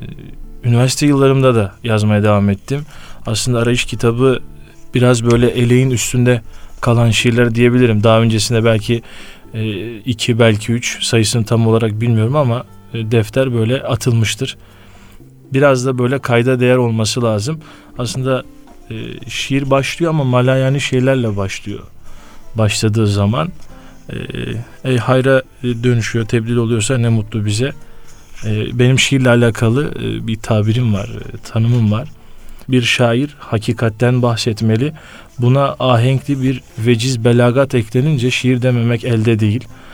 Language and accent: Turkish; Körfez, Kocaeli, Turkey; also born or lived in Tarsus / Elazığ; 90 yılında Körfez, Kocaeli'de doğdum. Rahmetli babamın mesleğinden dolayı bir müddet, amin cümlemize de, bir müddet Tarsus'ta, sonra Elazığ'da bulundum ve tekrar Kocaeli'ye geldim.